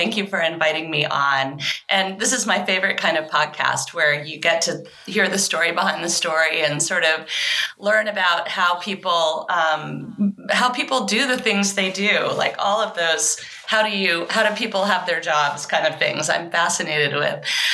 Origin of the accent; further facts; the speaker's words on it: Maine, United States; also born or lived in England; I was born in England. My parents are Southern, and we eventually moved to Maine.